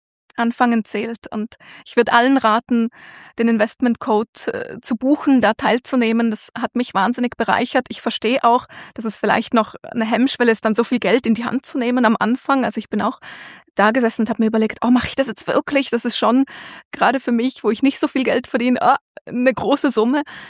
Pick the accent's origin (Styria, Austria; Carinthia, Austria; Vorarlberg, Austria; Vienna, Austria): Vorarlberg, Austria; now in Bern, Switzerland; Mein Hauptwohnsitz ist jetzt schon in Bern in der Schweiz. Also natürlich, ich habe meine Jugend in Vorarlberg verbracht und bin immer wieder dort. Das heißt, Österreich ist sicher auch noch ein Teil von mir und wird es auch immer bleiben